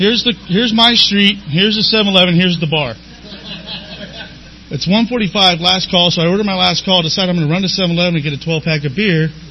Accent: San Diego, California, United States; I am from San Diego. I was born and raised here, like I said.

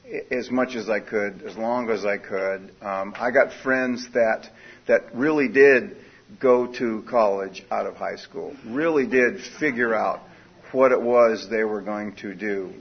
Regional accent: San Diego, California, United States; I am an alcoholic. I was born and raised in San Diego.

